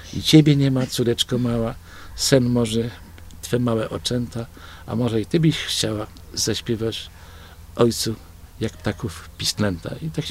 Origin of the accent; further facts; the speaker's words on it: Kudowa-Zdrój, Lower Silesian Voivodeship, Poland; born there; ja się urodziłem w Kudowie Zdroju, w sanatorium. W sanatorium się urodziłem.